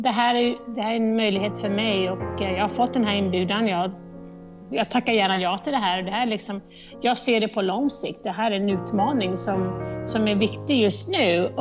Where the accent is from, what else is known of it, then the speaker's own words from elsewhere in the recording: Bro, Stockholm County, Sweden; Jag menar, när jag växte upp hemma i Bro, då tränade vi med killarna.